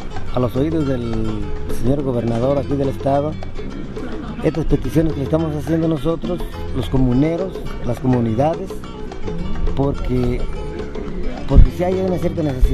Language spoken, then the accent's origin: Spanish; Trapiche de La Soledad, Oaxaca, Mexico; Soy nativo de la de Trapiche de La Soledad, Villa Sola de Vega.